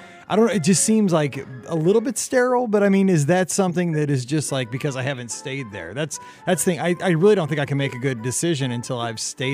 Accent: Midwest, United States; I don't know if I really, again, I'm from the Midwest.

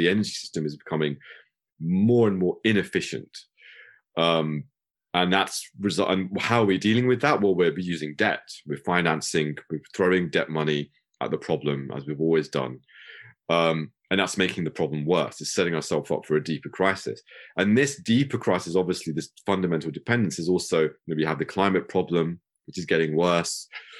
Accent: United Kingdom; as a British Muslim as well

